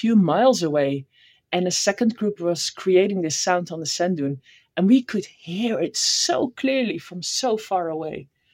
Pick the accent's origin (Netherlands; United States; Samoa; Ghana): Netherlands; English is a second language; So I grew up in the Netherlands.